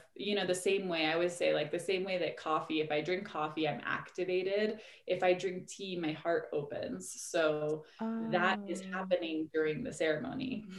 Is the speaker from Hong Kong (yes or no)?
yes; Hong Kong; I'm a bit of a mutt. So I'm half Venezuelan, half American. And I was raised in Hong Kong.